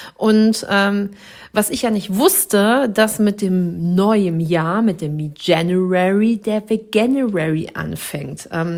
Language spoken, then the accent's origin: German; Dortmund, North Rhine-Westphalia, Germany; born there; Geboren in Dortmund, im Ruhrpott studiert, in Dithmarschen am Lieben, Leben und Arbeiten.